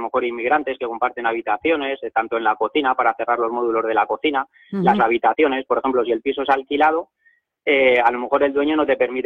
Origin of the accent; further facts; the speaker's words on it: Madrid, Community of Madrid, Spain; Bueno, yo soy de Madrid